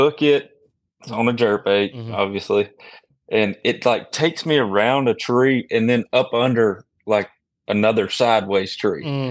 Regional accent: New York, United States; whenever anybody asks me, like, what's that accent? You know, where are you from? New York.

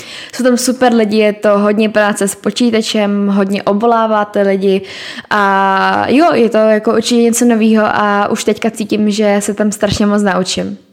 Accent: Český Krumlov, South Bohemian Region, Czechia; now in Prague, Czechia; jako já sice teda pocházím z Českého Krumlova, kde to není moc lepší

